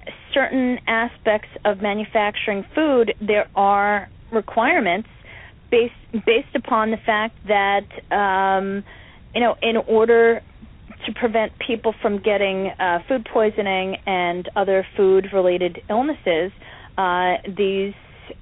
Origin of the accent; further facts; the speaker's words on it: United States; I think business is great. I'm an American, and I think anybody who has a business, you know, go for it.